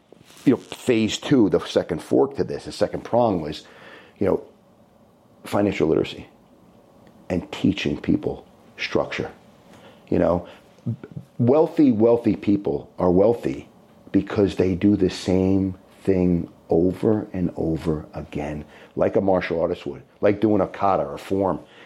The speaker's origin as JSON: {"language": "English", "town": "Newark", "region": "New Jersey", "country": "United States", "tie": "born or raised there", "said": "I grew up in Newark, New Jersey. It's like Brooklyn. Poor."}